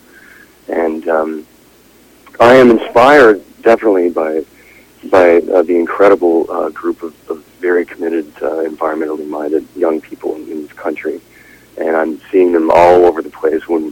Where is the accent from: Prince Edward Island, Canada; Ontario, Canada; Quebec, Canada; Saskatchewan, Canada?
Prince Edward Island, Canada; I will say that I'm from Prince Edward Island, and I do think that that living on an island has played into this in some way.